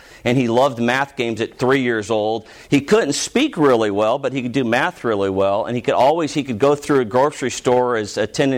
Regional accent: Los Angeles, California, United States; Now, when I grew up in Los Angeles, California. We grew up on a lake.

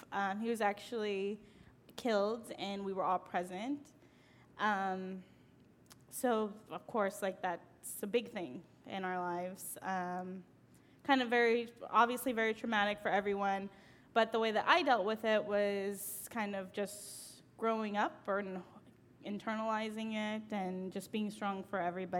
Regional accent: Texas, United States; And I grew up in the Loop, so I'm very comfortable there.

